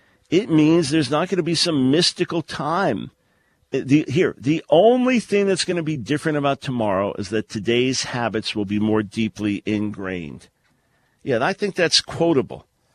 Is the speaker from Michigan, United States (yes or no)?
no; New York, United States; right before my 7th birthday, we moved to Long Island, and then I grew up on Long Island and lived there, met Nancy there.